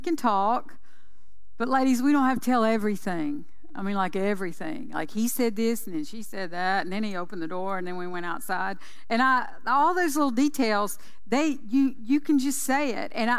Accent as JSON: {"language": "English", "region": "North Carolina", "country": "United States", "moved": "as an adult", "said": "I'm from North Carolina. And so I left North Carolina. Did you hear me say North Carolina? Two hours from the mountains, 3 hours from the beach. That's my home."}